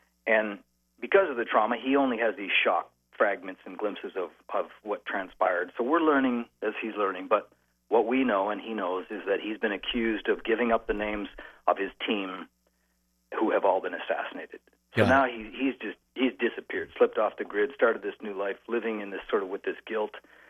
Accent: Canada; I'm a dual citizen now, but I grew up in Canada on a sailboat.

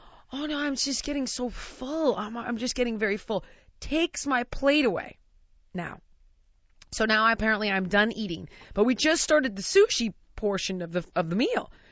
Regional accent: United States; because that's how I know it as an American.

